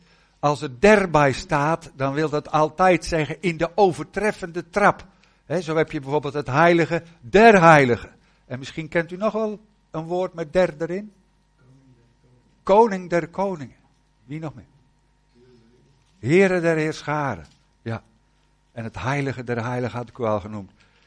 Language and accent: Dutch; North Brabant, Netherlands; Ik kom uit Noordwest-Brabant, dus als u af en toe eens een rare klank hoort, dan moet u maar denken dat is Brabant.